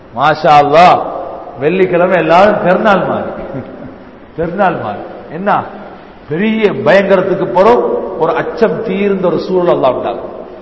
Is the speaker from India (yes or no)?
no; Sri Lanka; born there; நான் பிறந்த நாடு, நான் ஒரு சிறிலங்கன், நான் ஒரு இலங்கையன், நான் இந்த நாட்டில் பிறந்தவன்